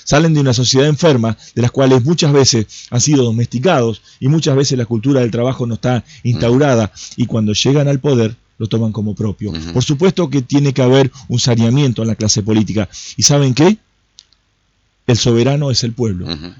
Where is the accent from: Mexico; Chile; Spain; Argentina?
Argentina; Estoy hablando como argentino libre que quiero ser, como argentino que viene con una enseñanza del respeto del valor de la palabra